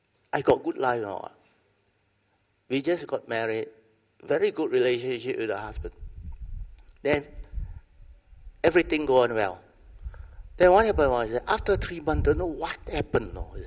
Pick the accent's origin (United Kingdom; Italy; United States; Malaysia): Malaysia; Brickfields, Kuala Lumpur; Radio, I come from Brickfield, that's why I also suspect